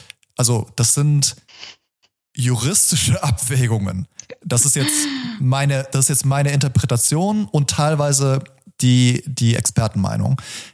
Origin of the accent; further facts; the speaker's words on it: Germany; Und das ist die Basis, mit der wir als Deutsche uns ja auseinandersetzen müssen.